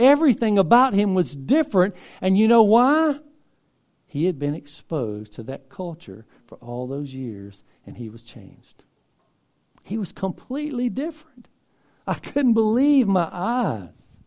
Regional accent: Mississippi, United States; I was born and raised in Mississippi. I was just a good old country boy. I mean, redneck.

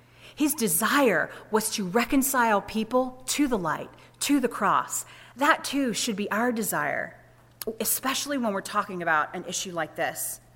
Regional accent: Georgia, United States; I'm from Georgia.

